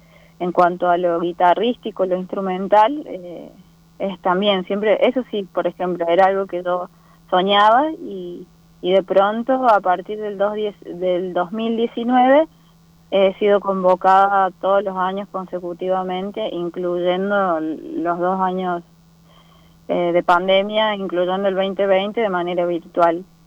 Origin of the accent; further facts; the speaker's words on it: La Carolina, San Luis, Argentina; Nací acá en San Luis Capital, pero bueno, vivíamos en el campo. Entonces mi mamá vino, me tuvo en la ciudad, pero vivíamos en el campo, en las inmediaciones del pueblito, La Carolina se llama el pueblo, está a 80 kilómetros de San Luis.